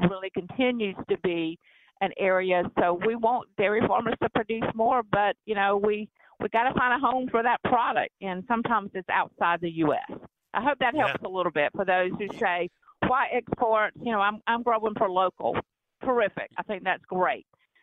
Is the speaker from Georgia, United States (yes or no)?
yes; Georgia, United States; even in my home state of Georgia